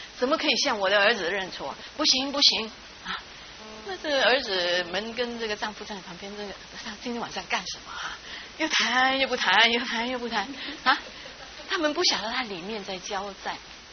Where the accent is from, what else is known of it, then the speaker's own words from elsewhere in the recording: Fuzhou, Fujian, China; 布道家在福州啊，福州是我的家乡啊